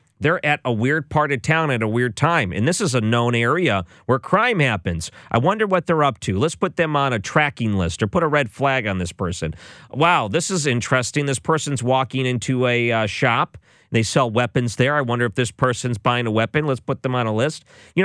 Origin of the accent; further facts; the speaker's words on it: Detroit, Michigan, United States; when I grew up in Detroit, I watched a lot of Detroit Red Wing games